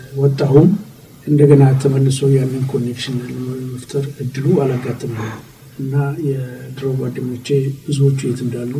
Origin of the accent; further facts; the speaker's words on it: Addis Ababa, Ethiopia; also born or lived in Dire Dawa; የድሬዳዋ ልጅ ነኝ አይደለም ግን ከድሬዳዋ ተመልሰን ብዙ ጊዜ አባቴ ከቦታ ወጥተን ሲዘዋወር አዲስ አበባ እየተሆን ነው የሚሄደው እና በ5 አመቴ አካባቢ አዲስ አበባ ቄስ ትምህርት ቤት አዲስ አበባ ነው የጀመርኩት